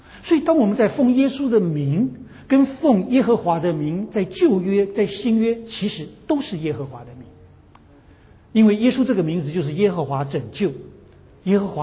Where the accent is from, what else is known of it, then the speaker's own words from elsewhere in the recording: China; 我们中国人也效法了